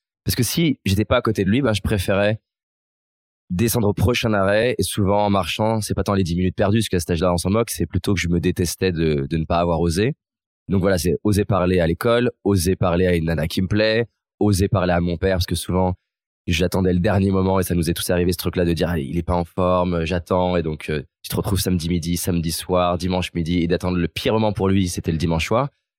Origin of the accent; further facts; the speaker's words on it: Lyon, Auvergne-Rhône-Alpes, France; j'ai grandi à Lyon, mes parents ils ont divorcé quand j'avais 2 ans, et donc j'ai grandi d'un côté à Vaux-en-Velin-la-Soie qui est une cité, et de l'autre côté à Villeurbanne, je faisais des allers-retours une semaine sur deux